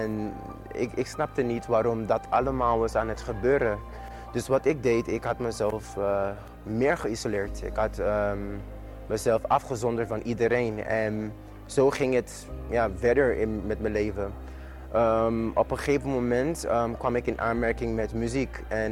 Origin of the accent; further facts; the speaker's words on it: Sint Maarten; Dutch is a second language; moved away as an adult; now in Netherlands; Ik ben heel jong, ben 24 jaar oud en eigenlijk ik kwam hier naar Nederland om te studeren, om mijn studies door te zetten, want ik ben geboren en getogen op St. Maarten.